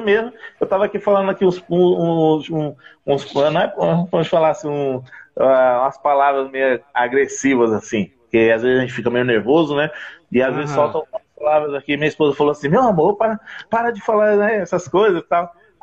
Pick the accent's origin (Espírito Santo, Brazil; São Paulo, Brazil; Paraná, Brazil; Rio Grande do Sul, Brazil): São Paulo, Brazil; Eu sou de São Paulo.